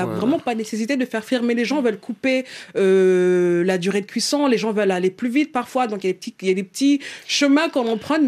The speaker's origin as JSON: {"language": "French", "region": "Saint-Louis", "country": "Senegal", "said": "moi, je suis de Saint-Louis."}